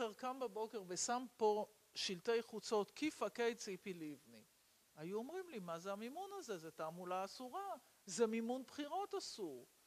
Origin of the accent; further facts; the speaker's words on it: Tel Aviv, Tel Aviv District, Israel; born there; למרות שנולדתי בתל אביב